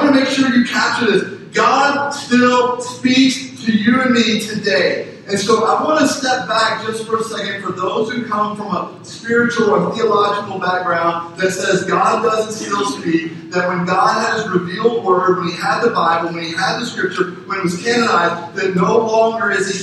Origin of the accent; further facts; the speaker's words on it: Nero, Texas, United States; my mom grew up in Canyon, Texas, and I was raised in Nero, Texas.